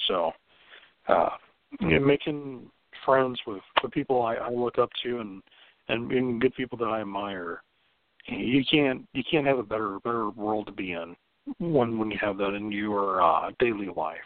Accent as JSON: {"language": "English", "region": "Florida", "country": "United States", "tie": "born or raised there", "said": "I mean, as a kid growing up in Florida, I was always a Chicago sports fan."}